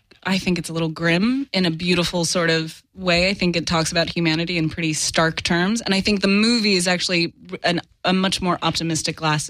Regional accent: Sacramento, California, United States; So, my brother and I grew up in Sacramento with our mom, and in the summers we would spend time with my dad on sets

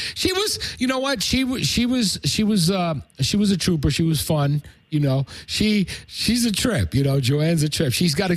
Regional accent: New York City, New York, United States; I grew up in New York City in the 80s with, you know, the evolution of hip hop.

